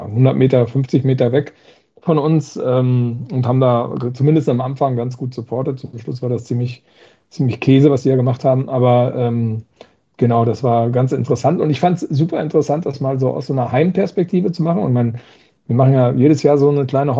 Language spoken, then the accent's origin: German; Paderborn, North Rhine-Westphalia, Germany; nee, wir kommen aus Paderborn.